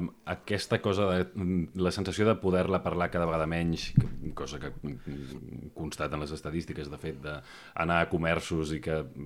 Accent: Barcelona, Catalonia, Spain; A mi almenys m'angoixa molt, com a barceloní i com a ciutadà

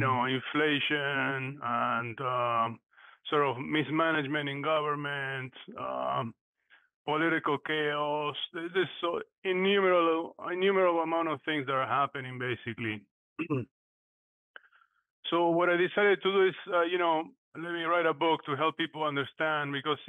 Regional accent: Argentina; English is a second language; I was born in Argentina, and when we were kids, we had hyperinflation, basically.

